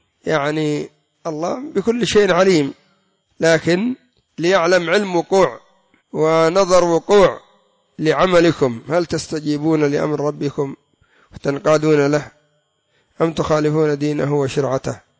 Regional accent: Yemen; إن لم تكن عندنا في اليمن موجودة عند جيراننا في دول الخليج

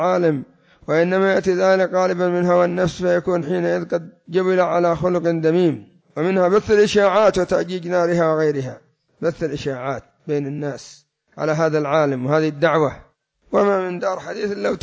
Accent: Yemen; وعندنا في اليمن ما يذكر الناس

